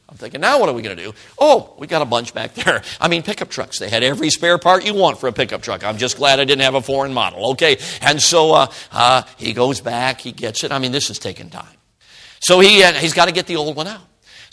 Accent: Southern United States, United States; Okay, but anyway, I'm a southerner, okay.

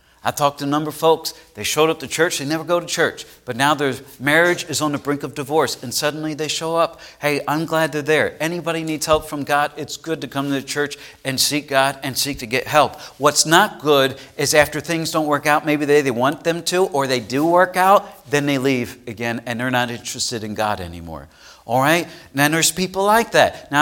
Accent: Pennsylvania, United States; Because growing up, where I grew up in Pennsylvania, breakfast foods were simply this: bacon, sausage, ham, and scrapple.

